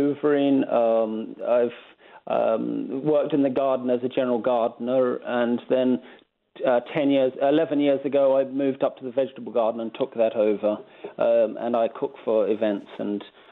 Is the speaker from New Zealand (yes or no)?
yes; New Zealand; moved away as an adult; I first came here as a student in 1996 from New Zealand.